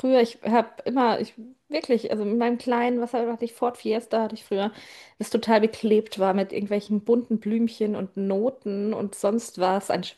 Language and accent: German; Bavaria, Germany; Ich komme ja aus Bayern, da gibt es Berge.